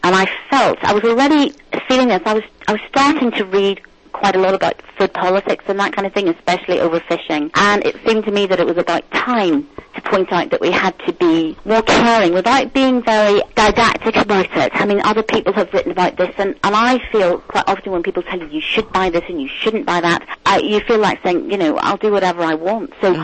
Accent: Ireland; I grew up in Ireland

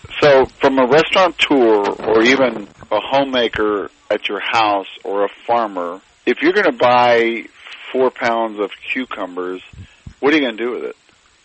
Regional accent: Texas, United States; But, you know, where I grew up in South Texas, without even knowing it, the food I ate came right from the farm.

